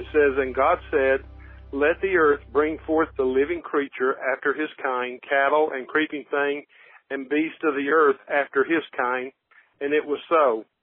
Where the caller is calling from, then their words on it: Hartsville, Alabama, United States; I'm calling from Hartsville, Alabama.